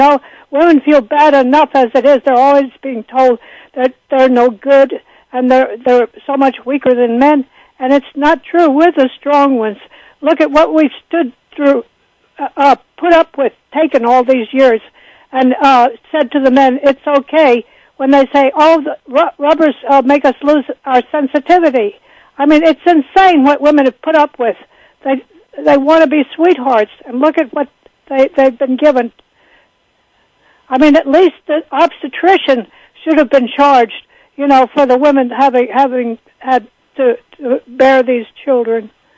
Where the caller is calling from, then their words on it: Manhattan, New York, United States; I'm calling from Manhattan.